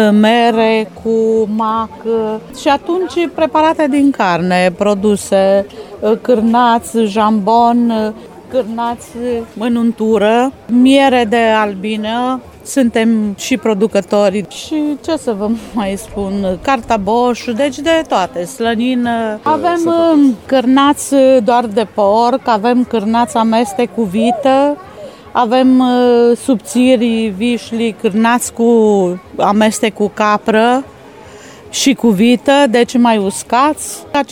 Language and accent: Romanian; Soceni, Caraș-Severin, Romania; și sunt din Soceni, județul Caraseverin.